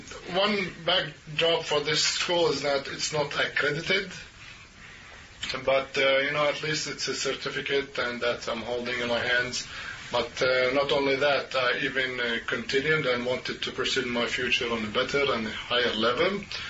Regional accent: Bethlehem, West Bank, Palestine; I was born and raised in Bethlehem.

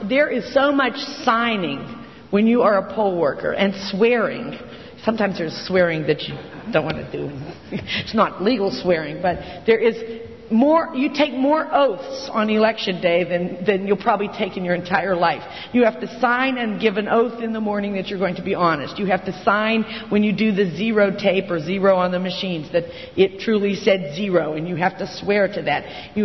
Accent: Pennsylvania, United States; my home state of Pennsylvania just had a law proposed

